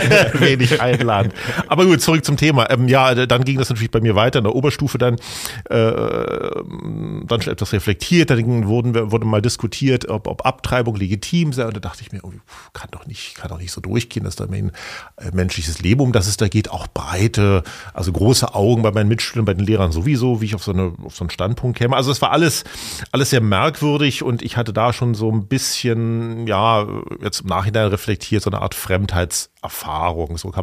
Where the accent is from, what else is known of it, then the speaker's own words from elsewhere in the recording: Berlin, Germany; Ich bin in West-Berlin groß geworden, also auch noch mal ein ganz anderes Biotop.